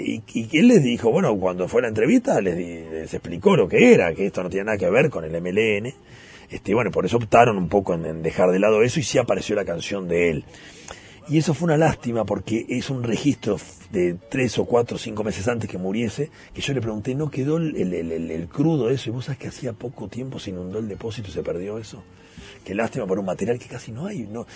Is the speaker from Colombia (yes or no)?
no; Uruguay; Vengo de Uruguay